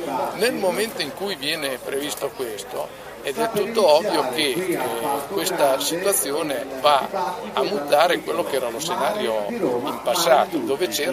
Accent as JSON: {"language": "Italian", "town": "Rimini", "region": "Emilia-Romagna", "country": "Italy", "said": "essendo riminese non è che bisogna essere specialista"}